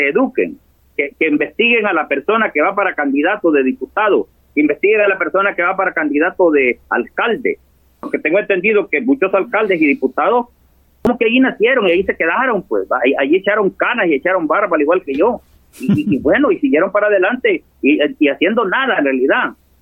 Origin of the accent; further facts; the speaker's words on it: San Miguel, El Salvador; born there; Yo nací en San Miguel, yo vengo de familia campesina, de gente iletrada, de gente analfabeta. Allí vengo, yo sé lo que es sufrir.